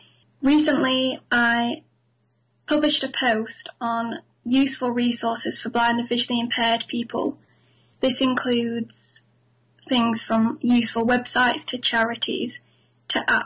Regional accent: York, Yorkshire and the Humber, United Kingdom; I'm 20 years old and I'm from York.

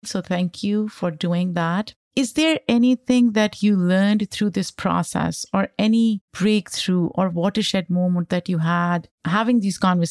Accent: Pakistan; I grew up in Pakistan

